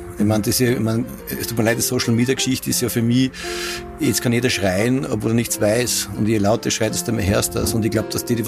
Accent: Bad Ischl, Upper Austria, Austria; now in Bad Goisern, Austria; aufgewachsen bin ich in Ischl und seit 15 Jahren bin ich in Gäusern.

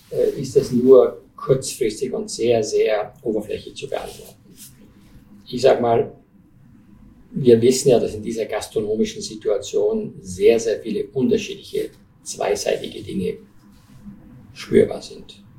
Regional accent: Styria, Austria; Ich komme aus der Oststeiermark

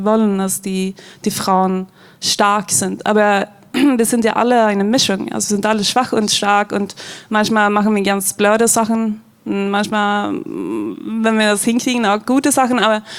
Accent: Sweden; ich komme ja aus Schweden

